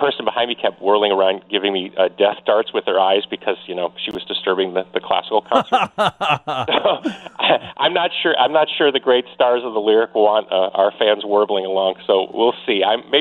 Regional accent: Chicago, Illinois, United States; This work is really about being in Chicago, growing up in Chicago. So it's very much a hometown work.

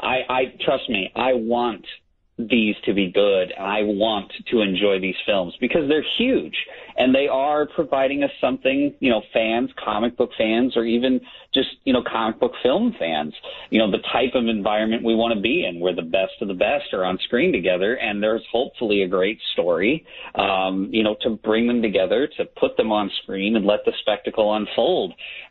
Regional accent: Peoria, Illinois, United States; now in Champaign, United States

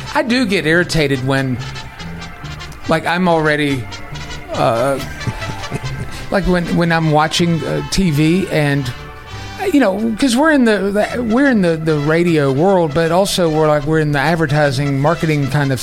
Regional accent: United States; I'm American, and I watch everything in English.

